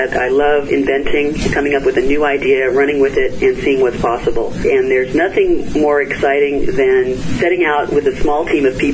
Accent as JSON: {"language": "English", "town": "Berkeley", "region": "California", "country": "United States", "tie": "born or raised there", "said": "I grew up in Berkeley, California, and I was fortunate to really be exposed to science at a very early age."}